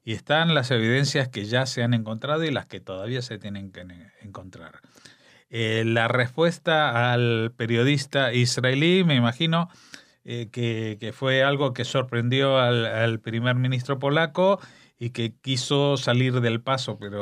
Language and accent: Spanish; Spain; como español